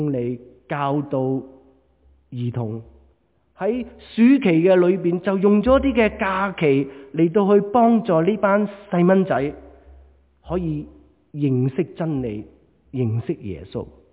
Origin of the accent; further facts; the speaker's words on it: China; 所以我哋话佢好值得我哋中国人去敬佩嘅。